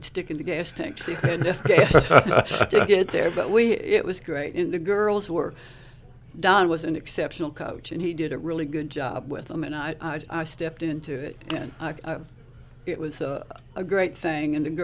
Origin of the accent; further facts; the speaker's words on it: Detroit, Michigan, United States; Like me, I told you I was from Detroit, so football was our sport.